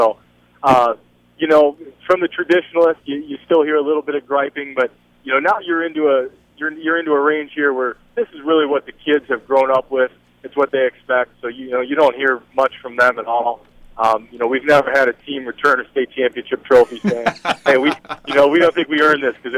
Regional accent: Illinois, United States; I grew up in Illinois and played, you know, IHSA athletics

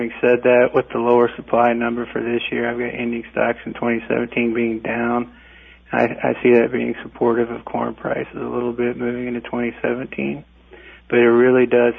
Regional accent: Missouri, United States; I did my PhD at Purdue. I grew up in Missouri. I'm happy to be here.

